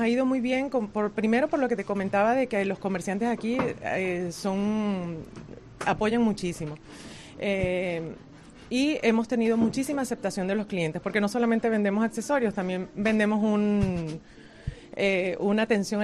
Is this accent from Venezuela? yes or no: yes; Venezuela; now in Spain; soy de Venezuela. Bueno, mitad Venezuela, mitad gallega, porque mi padre nació en Vigo, él se fue de acá a los 14 años